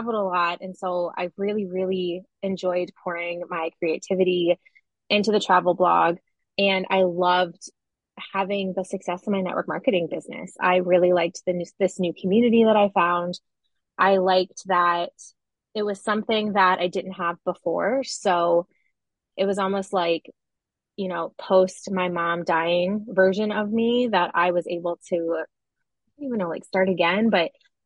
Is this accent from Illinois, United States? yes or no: no; Ohio, United States; It's so funny when I say I'm from Ohio, everyone's like, oh, that's so interesting. Like, I've never been there. I'm like, yeah, Midwest, you know.